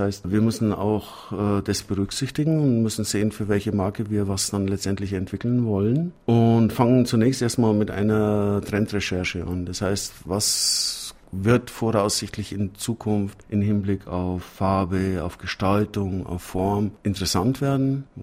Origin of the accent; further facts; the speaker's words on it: Czechia; now in Germany; und ich komme ja selber aus Tschechien, und da gab's genauso einen Christbaum